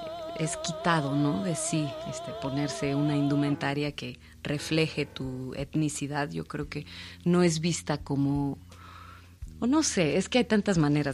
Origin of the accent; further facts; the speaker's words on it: Oaxaca, Mexico; Pues, por un lado, crecí en la Mixteca Alta de Oaxaca y...